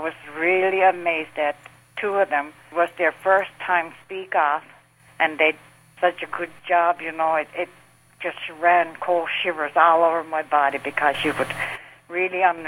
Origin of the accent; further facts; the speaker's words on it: Hopedale, Newfoundland and Labrador, Canada; There was myself, I'm from Hopedale